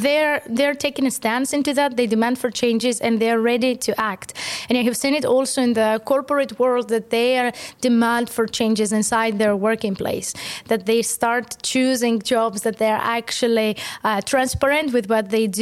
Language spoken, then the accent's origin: English; Greece; now in Estonia; I'm from Greece and I wanted a little bit of beat.